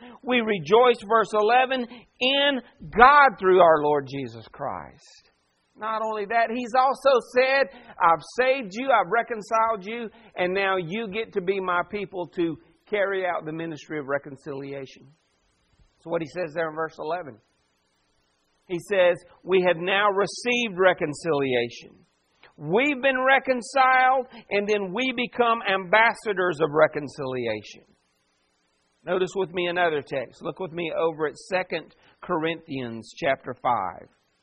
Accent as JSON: {"language": "English", "region": "the South", "country": "United States", "said": "Now, that doesn't change the fact that I'm from the South. It doesn't change the fact that I have less melanin than other people. It doesn't change the fact that I'm American."}